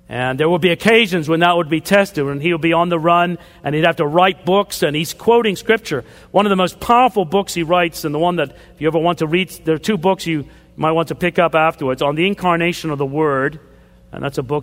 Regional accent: Canada; I am a Canadian.

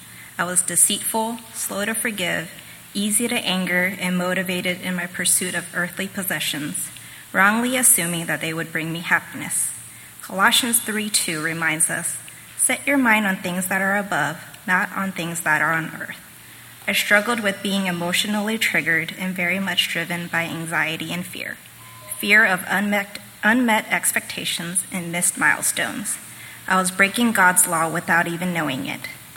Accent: California, United States; I am here tonight to share my testimony with you. I grew up in California in a Buddhist household

